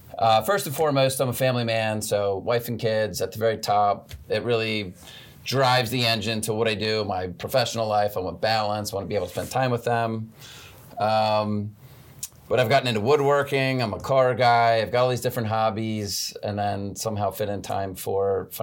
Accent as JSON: {"language": "English", "region": "Maryland", "country": "United States", "said": "she's from Towson, I'm from Harford County."}